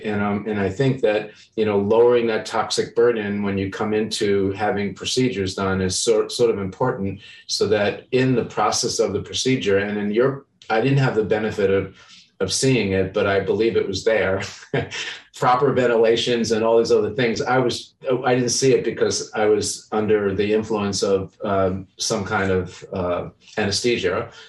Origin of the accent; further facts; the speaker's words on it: New York, United States; now in Chicago, United States; And I grew up in New York, and then I moved to Chicago.